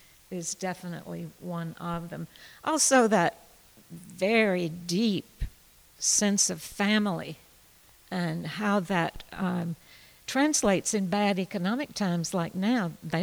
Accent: Georgia, United States; moved away as an adult; also born or lived in Tuscany, Italy; I grew up in Georgia, was there for 18 years till I went off to college, and have lived several places since, but for 30 years I've been going back and forth to Tuscany.

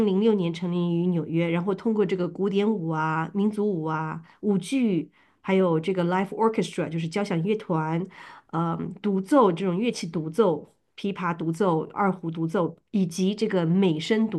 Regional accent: China; born there; 我们都是在中国大陆出生的

